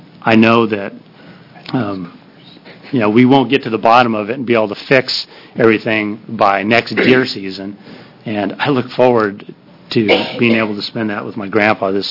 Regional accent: Bandon, Oregon, United States; But I came to this tradition as a child growing up in Bandon.

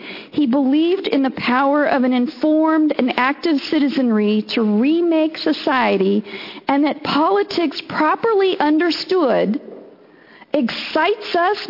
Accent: Reedsport, Oregon, United States; also born or lived in Eugene; But I came from Reedsport, Oregon, a little tiny town that has lost a lot of people because their economy has gone bad.

